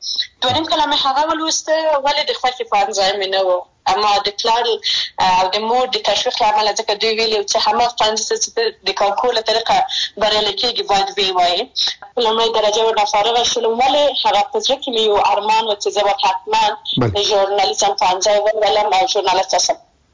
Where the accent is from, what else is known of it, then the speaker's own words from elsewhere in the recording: Maidan Wardak, Afghanistan; زه د میدان وردګ ولایت څخه یم